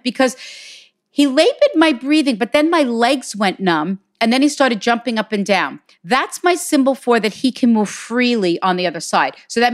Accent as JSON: {"language": "English", "town": "Hicksville", "region": "New York", "country": "United States", "said": "from Hicksville, New York."}